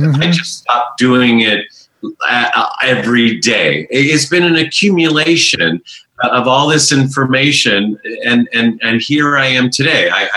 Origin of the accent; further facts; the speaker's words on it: United States; born there; Because I was born here in America.